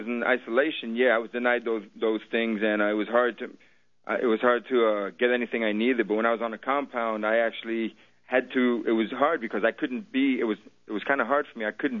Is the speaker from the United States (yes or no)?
yes; Brooklyn, New York, United States; I grew up in Brooklyn, and it wasn't easy for her to raise me alone in Brooklyn